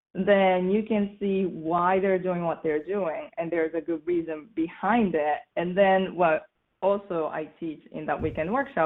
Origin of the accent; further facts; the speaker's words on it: Japan; I'm originally from Japan. We don't wear shoes in the house.